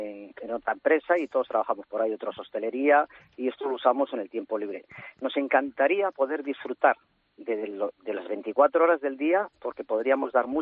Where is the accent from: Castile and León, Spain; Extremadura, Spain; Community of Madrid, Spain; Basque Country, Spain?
Basque Country, Spain; Eibar; born there; porque nosotros nacimos en Eibar, Guipúzcoa